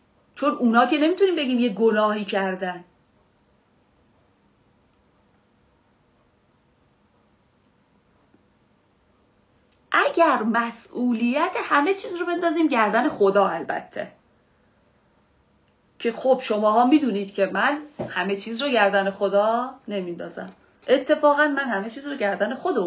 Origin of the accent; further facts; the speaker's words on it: Iran; من ایرانیم.